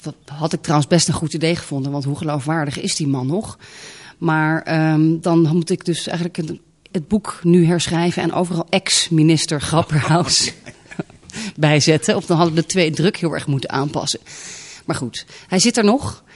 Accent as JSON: {"language": "Dutch", "country": "Netherlands", "tie": "born or raised there", "said": "Nou ja, ik ben half Frans. Mijn moeder is Française. Ik ben opgegroeid in Nederland."}